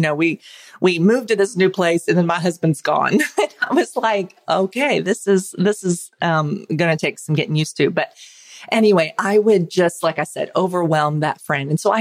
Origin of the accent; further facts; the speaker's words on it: Oklahoma, United States; I grew up in Oklahoma, out in the country on O'Neill Lane. …